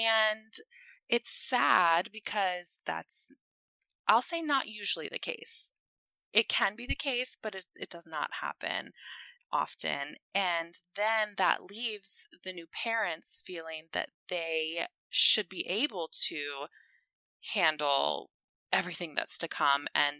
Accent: Ohio, United States; now in Washington, D.C., United States; My family and I are currently in the Washington, D.C. area. I'm originally from Ohio, and we've been here about 10 years now. So this is now our home.

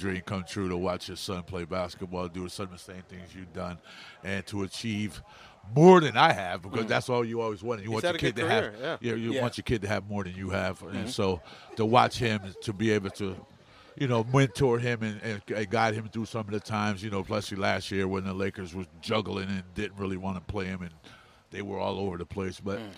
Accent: Connecticut, United States; I was raised in Connecticut, so I'm a Walt Frazier fan.

